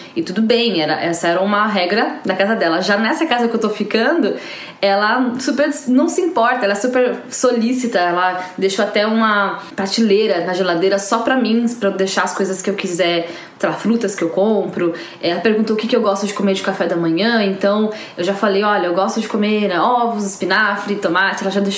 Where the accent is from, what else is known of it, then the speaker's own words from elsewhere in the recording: Brazil; Eu sou brasileira, mas ela tava me dizendo que ela recebe pessoas aqui do Japão